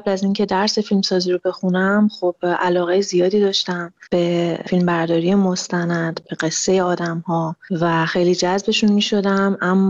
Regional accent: Mashhad, Razavi Khorasan, Iran; moved away as an adult; من مشهد بزرگ شدم، من متولد مشهد هستم و تا 18 سالگی در مشهد زندگی می کردم.

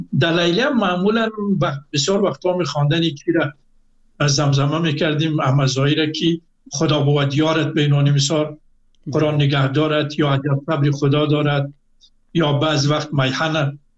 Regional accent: Afghanistan; now in Iran; گفتم من از افغانستان آمدم،

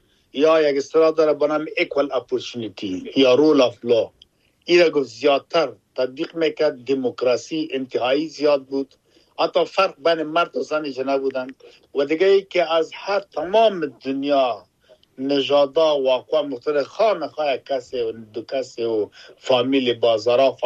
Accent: Afghanistan; now in United Kingdom; ما افغان هستم در انگلستان زندگی میکنم. این که خود ما افغان هستم مسلمان

